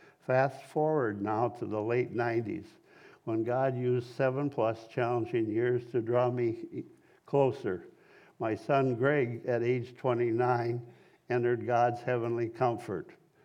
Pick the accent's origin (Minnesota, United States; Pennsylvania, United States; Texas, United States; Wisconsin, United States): Minnesota, United States; Staples; now in Cross Lake, United States; I live in Cross Lake. I was born in Staples, Minnesota, and my parents raised my brother and me with regular attendance at the First Methodist Church.